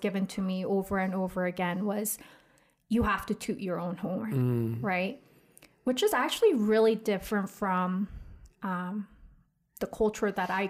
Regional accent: South Korea; growing up in Korea and people not really liking, I mean, to put it bluntly, arrogance, right?

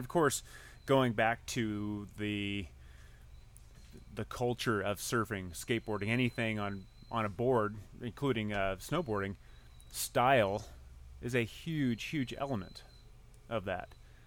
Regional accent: San Diego, California, United States; Well, I have memories of growing up in San Diego surfing

